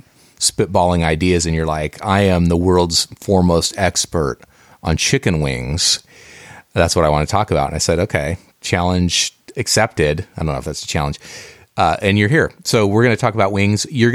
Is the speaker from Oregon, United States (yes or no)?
yes; Oregon, United States; I grew up in Western Oregon in a little town near the coast, and we didn't get like interesting stuff ever there until like 30 years after it came out.